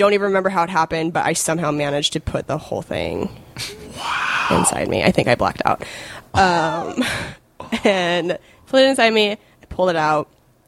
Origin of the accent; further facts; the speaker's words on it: Cheney, Washington, United States; also born or lived in Spokane; By the way, I'm from Spokane, but I grew up a little bit outside of it for some of my childhood. And it was this tiny town called Cheney, Washington.